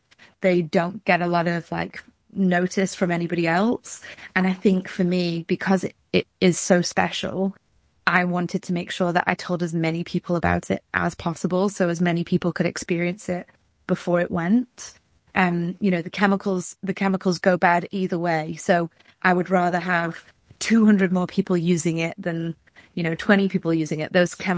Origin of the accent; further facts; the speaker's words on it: Manchester, North West England, United Kingdom; now in Canada; So I'm from Manchester in the UK originally, and I moved to Canada in around this time in 2021.